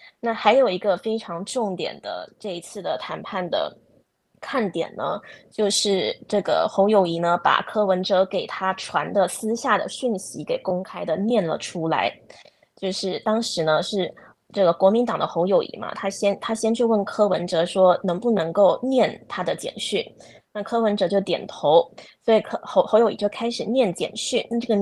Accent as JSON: {"language": "Chinese", "country": "Taiwan", "said": "那身为台湾人我也觉得是很搞笑的"}